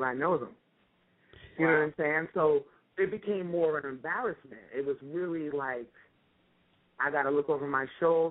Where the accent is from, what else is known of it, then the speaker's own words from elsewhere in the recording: Montclair, New Jersey, United States; Small town growing up in Montclair, New Jersey, and I can shout it out. I'm definitely not ashamed of that.